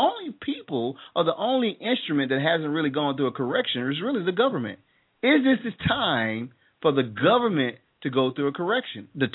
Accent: United States; I think a lot of cases we as American people really don't understand the power that we have.

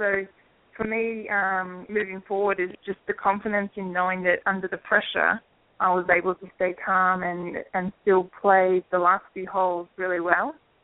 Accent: Australia; growing up in Australia, we're actually quite lucky

